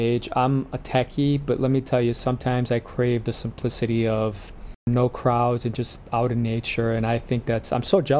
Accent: Chicago, Illinois, United States; I'm from Chicago, and there's sometimes you're like drowning here.

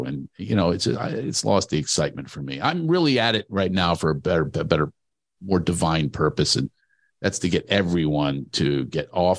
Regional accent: Philadelphia, Pennsylvania, United States; It was a summit for volunteerism, it was called, and in Philadelphia, my hometown.

